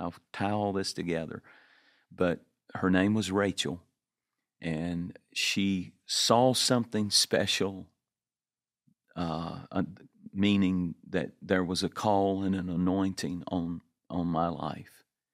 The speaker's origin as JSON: {"language": "English", "region": "North Carolina", "country": "United States", "said": "I was from North Carolina, from Eastern North Carolina."}